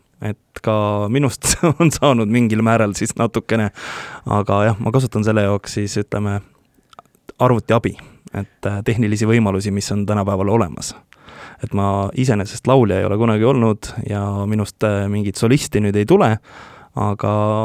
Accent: Roosna-Alliku, Järva County, Estonia; Pärit olen ma Järvamalt. Kui päris täpselt, siis Roosnallikult, aga ma olen nii palju kolinud

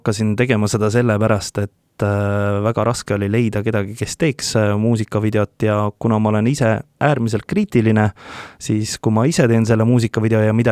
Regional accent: Roosna-Alliku, Järva County, Estonia; Pärit olen ma Järvamalt. Kui päris täpselt, siis Roosnallikult, aga ma olen nii palju kolinud

